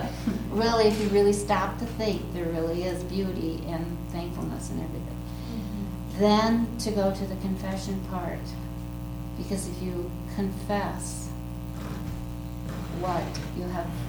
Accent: Minnesota, United States; We are from Minnesota. I live on a farm, and we have a field road that I do 2 miles on

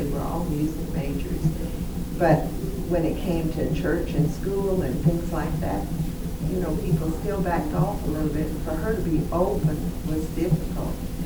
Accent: Texas, United States; We come from Texas.

